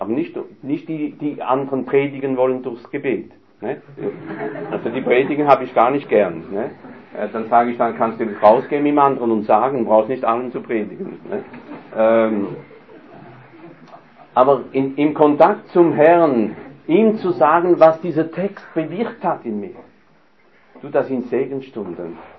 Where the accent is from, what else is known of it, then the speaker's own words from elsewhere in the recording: France; German is a second language; Ich als Franzose sehe das gar nicht so im Land.